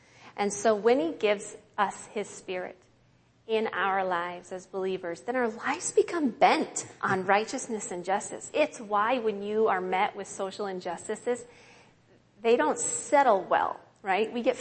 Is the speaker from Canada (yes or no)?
no; Minneapolis, Minnesota, United States; We come from Minneapolis, but we sold our home in Minnesota.